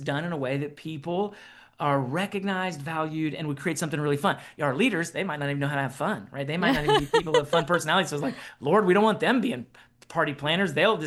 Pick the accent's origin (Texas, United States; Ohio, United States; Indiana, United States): Ohio, United States; Well, that's the beauty of being born and raised in Ohio.